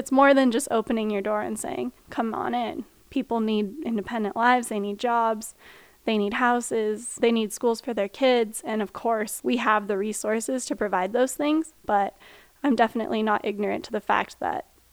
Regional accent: Bozeman, Montana, United States; And I'm from Bozeman. I went to a fairly conservative high school there.

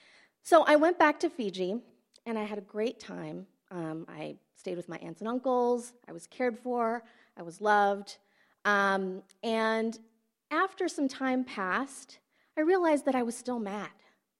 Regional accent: Flint, Michigan, United States; I came along, and I had a really great childhood growing up in Flint.

